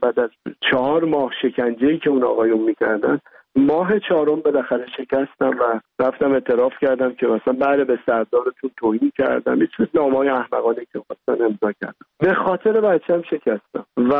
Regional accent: Iran; moved away; خودم یه فرزند دردمند رها شده از ایرانم

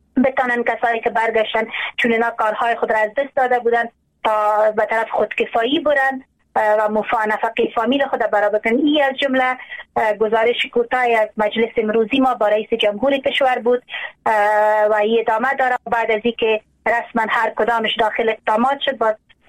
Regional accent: Afghanistan; ما واقعا افغان هستیم

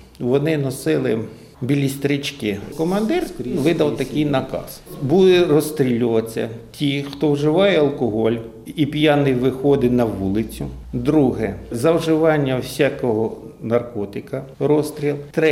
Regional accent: Luhansk, Luhansk Oblast, Ukraine; На Південному вокзалі мені морду набили за те, що я з Луганська.

